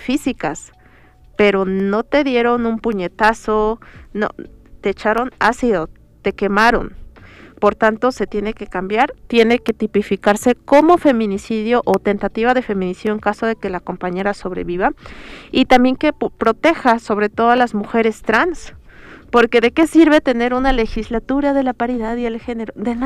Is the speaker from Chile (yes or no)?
no; Oaxaca, Mexico; Mariscala está a media hora de mi pueblo.